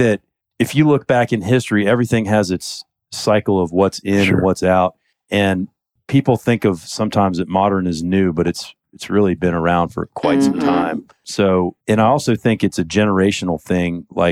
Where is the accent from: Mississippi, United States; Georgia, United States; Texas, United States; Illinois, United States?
Georgia, United States; East Cobb; So I'm a Georgia native. I was actually born in Piedmont Hospital. I grew up in East Cobb, went to Walton High School, and then went to Georgia Tech.